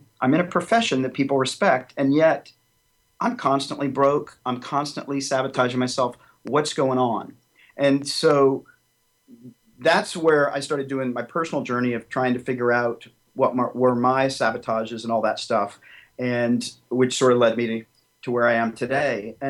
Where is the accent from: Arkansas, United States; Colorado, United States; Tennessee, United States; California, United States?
Tennessee, United States; you know, I grew up in Tennessee, and I decided that I wanted to be an accountant